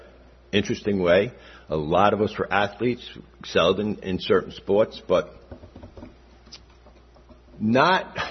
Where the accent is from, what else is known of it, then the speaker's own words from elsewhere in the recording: Staten Island, New York, United States; I grew up in Staten Island, New York.